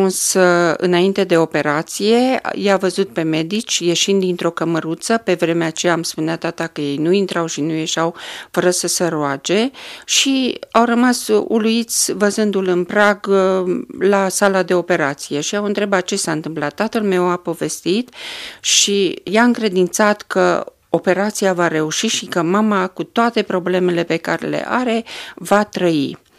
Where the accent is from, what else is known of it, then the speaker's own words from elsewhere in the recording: Câmpia Turzii, Cluj County, Romania; also born or lived in Turda; M-am născut la Câmpia Turzii, de fapt la Turda, dar am copilărit în Câmpia Turzii. Provin dintr-o familie de oameni credincioși, tata era ortodox, mama era greco-catolică.